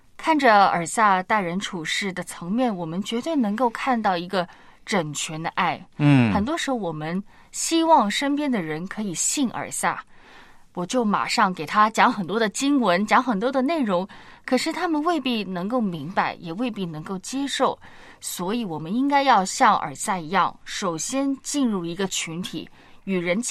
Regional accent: China; 我觉得特别是我们中国人有这个礼仪之邦这个称呼是当之无愧的

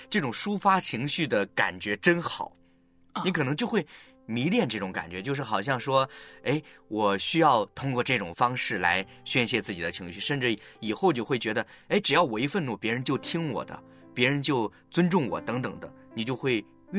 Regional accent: China; 在我们中国人的传统里面会有一个叫提醒不要生气的口诀。

